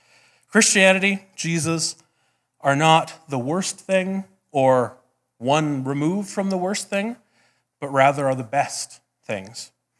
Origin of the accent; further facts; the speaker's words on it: Saskatchewan, Canada; There were, I came from Saskatchewan. This is all fancy stuff.